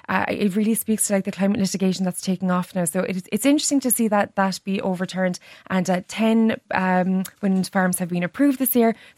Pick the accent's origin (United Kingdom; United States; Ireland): Ireland; Mallow, Munster; You'll see them in Mallow, my hometown.